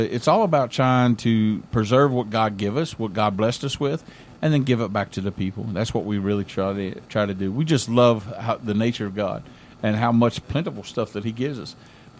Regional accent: West Virginia, United States; You know, I grew up, like I told you, I grew up poorly in West Virginia.

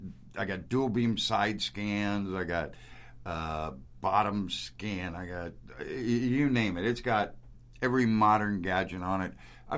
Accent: Midwest, United States; But I'm from the Midwest, grew up eating Wonder Bread.

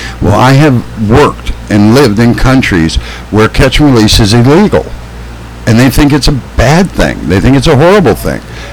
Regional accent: United States; I'm not always proud to be an American. I've been outside of the country too much to always be proud I'm an American.

